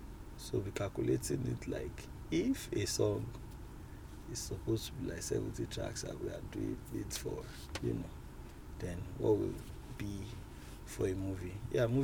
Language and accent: English; Nigeria; as a composer born and bred in Nigeria